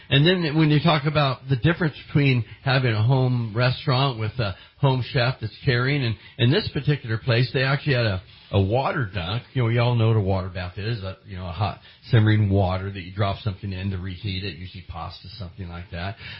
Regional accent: San Jose, California, United States; born there; I think that's where I was named after, since I was born in San Jose.

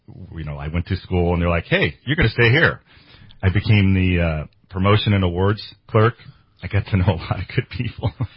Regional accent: Whitmore, United States; I grew up in Whitmore, so I was on a ranch.

